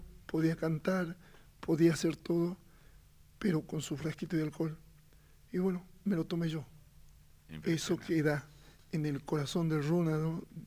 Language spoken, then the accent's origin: Spanish; Jujuy, Argentina; como buen colla